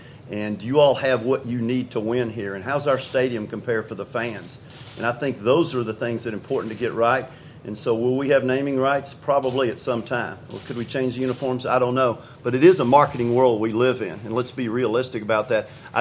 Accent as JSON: {"language": "English", "town": "Knoxville", "region": "Tennessee", "country": "United States", "tie": "born or raised there", "said": "You know, I grew up in Knoxville, which is a college football town."}